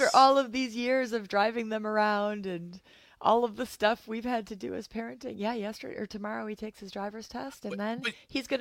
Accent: Kaukauna, Wisconsin, United States; She's saying that to get under my skin because I'm from Kaukauna.

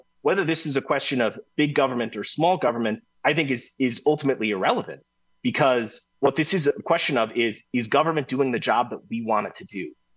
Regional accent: Wisconsin, United States; We're all from Wisconsin. We all, root for the Packers. We all vacation in the same places.

